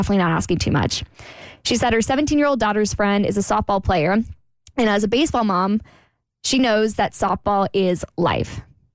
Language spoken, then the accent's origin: English; Jacksonville, Florida, United States; So something really tragic over the weekend, well, last weekend happened in my hometown. So I'm from Jacksonville, Florida.